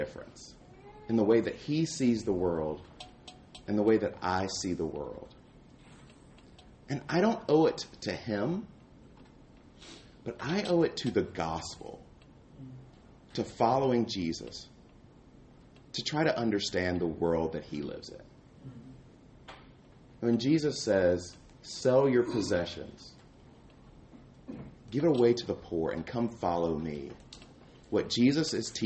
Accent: Mississippi, United States; also born or lived in Atlanta; And so I grew up in Mississippi and Atlanta, and I have a certain experience with police officers.

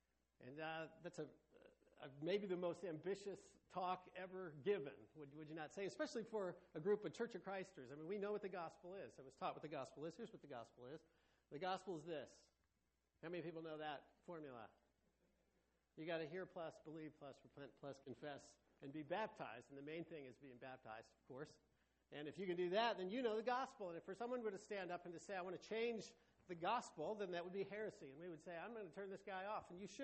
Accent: Flint, Michigan, United States; also born or lived in Uganda; I'm from Flint, Michigan, right down the road from Pontiac. And my wife and I lived for about 10 years in Uganda and East Africa.

